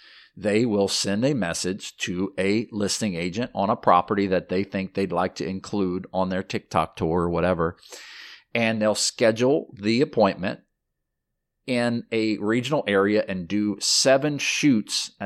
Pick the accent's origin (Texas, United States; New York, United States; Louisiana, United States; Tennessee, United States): Louisiana, United States; I'm from Louisiana. We're from the South.